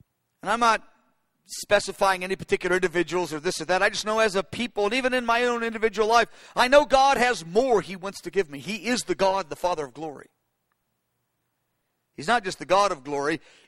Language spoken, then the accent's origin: English; United States; The problem with our culture, and I like being an American